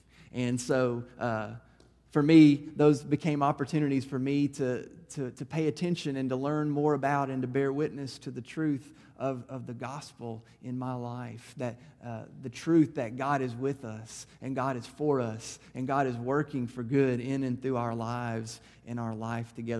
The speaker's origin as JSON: {"language": "English", "town": "Murfreesboro", "region": "Tennessee", "country": "United States", "tie": "born or raised there", "said": "First United Methodist Church in my hometown of Murfreesboro, Tennessee."}